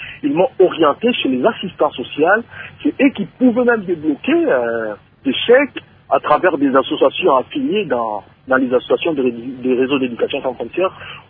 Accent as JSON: {"language": "French", "country": "DR Congo", "lives_now": "France", "said": "il connaît comment l'enseignement est chez nous au Congo."}